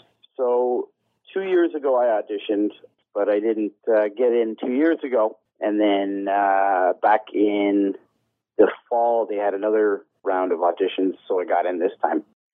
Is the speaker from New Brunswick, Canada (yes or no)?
no; Ottawa, Ontario, Canada; I mean, I'm from Ottawa originally, so it's like I was like a teenager all over again.